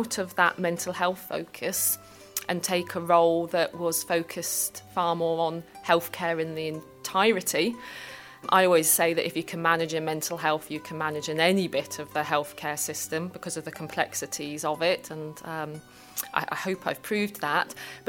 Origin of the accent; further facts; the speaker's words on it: Oxford, South East England, United Kingdom; I grew up in Oxford.